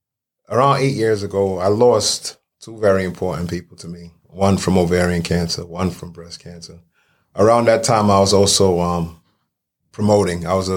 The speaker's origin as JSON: {"language": "English", "town": "Brooklyn", "region": "New York", "country": "United States", "tie": "born or raised there", "said": "born and raised in Brooklyn, New York, East Flatbush / Canarsie section. Parents from Barbados and Trinidad, but I was raised in Brooklyn."}